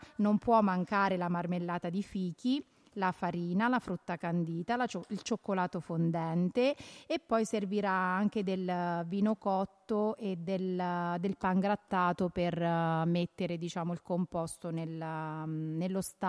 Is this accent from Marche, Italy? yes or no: yes; Stella di Monsampolo, Marche, Italy; also born or lived in San Benedetto del Tronto; Io sono una ascolana non puro sangue, nel senso che sono nata a San Benedetto, nata e cresciuta, o meglio a Stella di Monsanpolo, sposata con un ascolano.